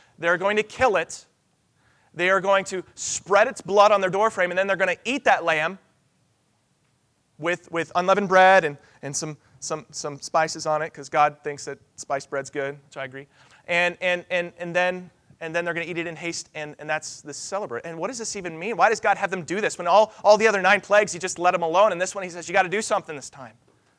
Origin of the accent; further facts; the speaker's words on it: United States; And then we blow stuff up because I'm an American.